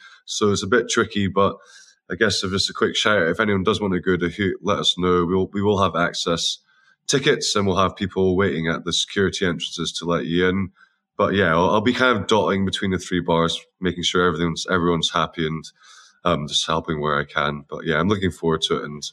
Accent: Scotland, United Kingdom; we're so close together and we're all Scottish, but I think we're both quite different

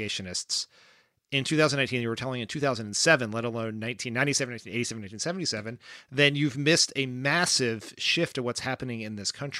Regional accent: Delaware, United States; It is I am from Delaware, as we've said on this pod many times. Joe Biden has been my senator or my vice president nearly my entire life.

